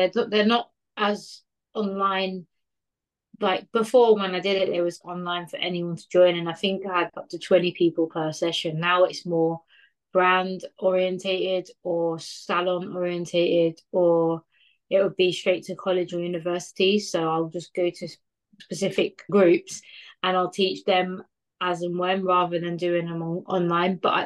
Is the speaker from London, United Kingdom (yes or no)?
yes; London, United Kingdom; I'm from West London, Notting Hill.